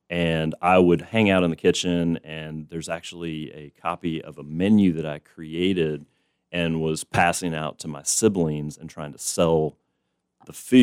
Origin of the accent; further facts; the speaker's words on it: Savannah, Georgia, United States; now in Wilmington, United States; So I grew up in Savannah, Georgia, kind of a great parallel town to Wilmington.